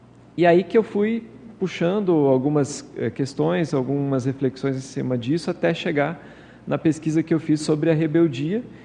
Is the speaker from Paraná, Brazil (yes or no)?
yes; Campina Grande do Sul, Paraná, Brazil; A cidade onde eu cresci, que é na região metropolitana ali de Curitiba, Campina Grande do Sul